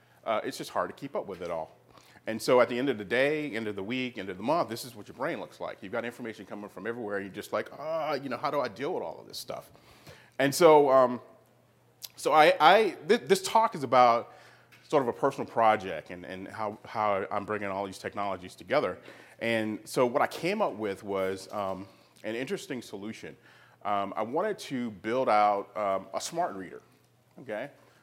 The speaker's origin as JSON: {"language": "English", "region": "North Carolina", "country": "United States", "said": "I'm from North Carolina, and my day job, I'm a full stack developer."}